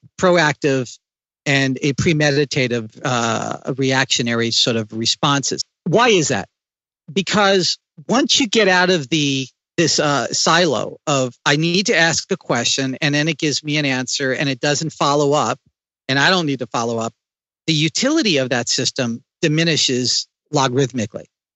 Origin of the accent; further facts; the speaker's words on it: Pennsylvania, United States; I grew up in Eastern Pennsylvania, you know, horse and buggy people and stuff.